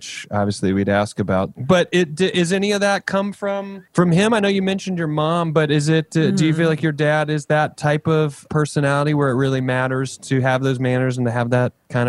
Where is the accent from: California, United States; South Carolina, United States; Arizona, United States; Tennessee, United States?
South Carolina, United States; I'm from South Carolina. We're not rivals.